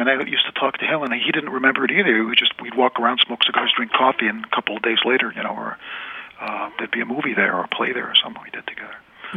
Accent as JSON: {"language": "English", "town": "Chicago", "region": "Illinois", "country": "United States", "tie": "born or raised there", "said": "Well, when I was a kid growing up in Chicago, I was driving a cab"}